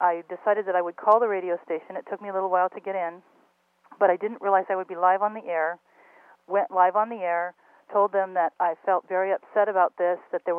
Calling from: Sonoma County, California, United States; I'm calling from Sonoma County

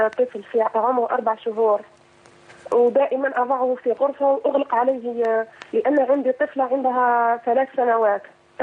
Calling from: Algeria; نحن عندنا في الجزائر لم اجده

